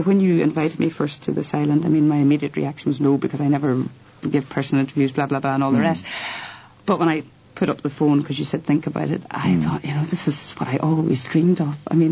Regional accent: Derry, Northern Ireland, United Kingdom; But growing up in Derry, and I think it's mainly Derry people will appreciate this record.

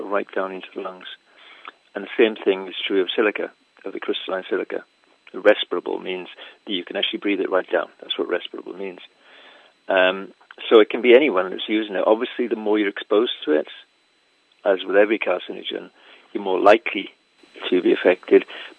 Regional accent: Wales, United Kingdom; I grew up in Wales, South Wales, in a mining village

